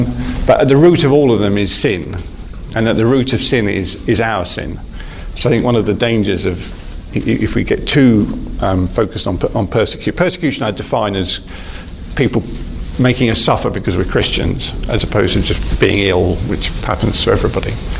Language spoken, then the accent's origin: English; East of England, United Kingdom; Very near where I was brought up in Hertfordshire, about 50 years ago